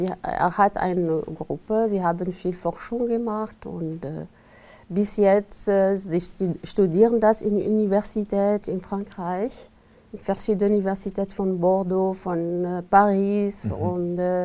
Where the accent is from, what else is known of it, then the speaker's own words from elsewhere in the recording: Algeria; German is a second language; moved away as an adult; now in Berlin, Germany; Ich bin aus Algerien. Ich habe in Algerien studiert, Medizin, alles allgemein Medizin.